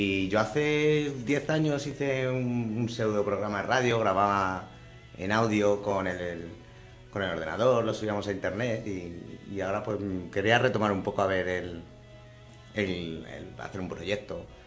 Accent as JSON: {"language": "Spanish", "town": "Móstoles", "region": "Community of Madrid", "country": "Spain", "said": "vengo de Móstoles, trabajo en Alcorcón, en un colegio, Vicente Alexandre"}